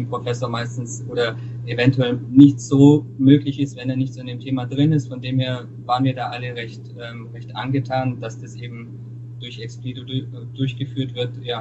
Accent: Augsburg, Bavaria, Germany; born there; ich bin 29 Jahre alt und komme ja gebürtig aus Augsburg und studiere auch an der FH hier in Augsburg, Internationales Management.

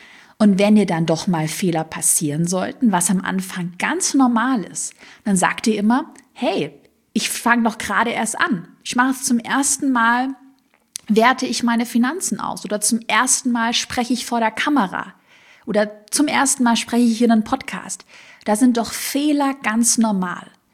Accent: Baden-Württemberg, Germany; accent: Swabian; ich hatte damals einen schwäbischen Dialekt, den man halt so ein bisschen gehört hat.

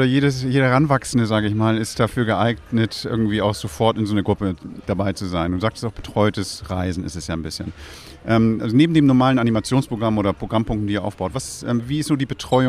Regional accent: Hamburg, Germany; ich komme aus Hamburg, da gibt es an jeder Straßenecke irgendwie so ein Auto, das ich mit meiner App bedienen kann.

